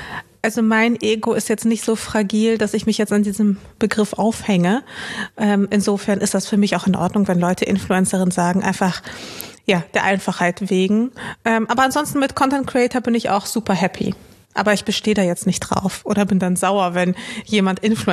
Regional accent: Dortmund, North Rhine-Westphalia, Germany; also born or lived in Chisinau / Cologne / Wuppertal; now in Berlin, Germany; bin von NRW nach Berlin gezogen

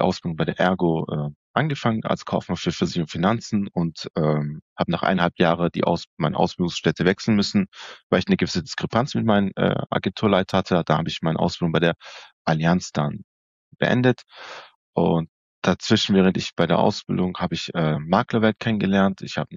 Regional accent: Stuttgart, Baden-Württemberg, Germany; Ansonsten bin ich in Stuttgart geboren und aufgewachsen. Ich sage immer, ich bin ein türkischer Schwab.

